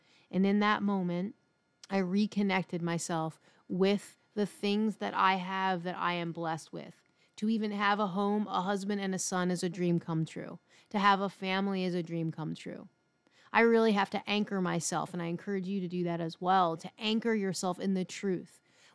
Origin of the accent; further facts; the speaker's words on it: Philadelphia, Pennsylvania, United States; Maybe that's growing up in the city on the East Coast, growing up in Philly.